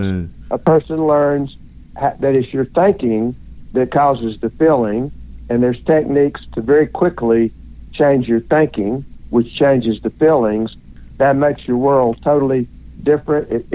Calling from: Birmingham, Alabama, United States; I'm in Birmingham, Alabama.

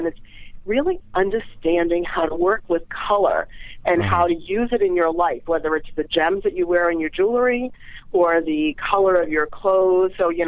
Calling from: Florida, United States; I'm calling from South Florida.

